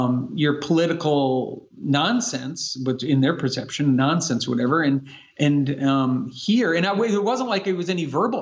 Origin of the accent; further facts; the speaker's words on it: North Dakota, United States; Well, I'm from North Dakota.